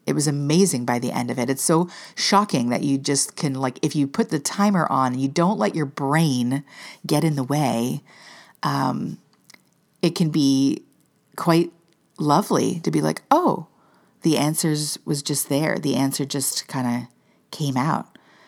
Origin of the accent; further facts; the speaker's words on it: Canada; like, am I like this? Like, not just as a Canadian, keep calm and be passionate.